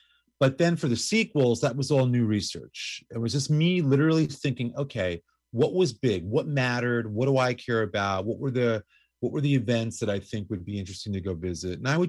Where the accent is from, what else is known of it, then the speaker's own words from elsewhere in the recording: New York, United States; I grew up in New York going to CBGB's started going there in like 1977 while in high school.